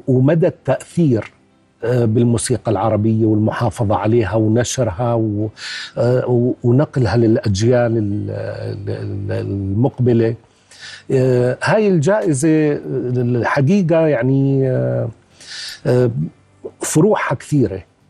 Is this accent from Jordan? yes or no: yes; Jordan; إحنا بالأردن هاي كلها إنجازات للبلد، وإحنا أبناء البلد هذا،